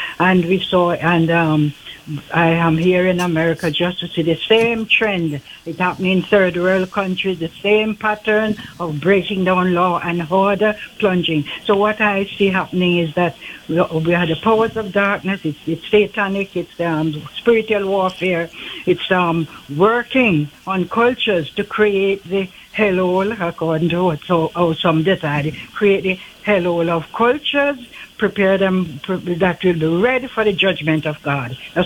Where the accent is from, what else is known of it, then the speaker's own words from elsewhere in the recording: Jamaica; I grew up in Jamaica